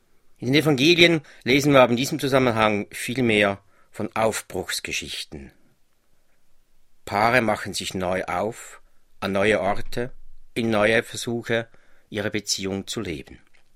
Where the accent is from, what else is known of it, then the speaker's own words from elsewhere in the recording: Central Switzerland, Switzerland; einer der beiden Maria-Feiertage in der Zentralschweiz, da wo ich herkomme.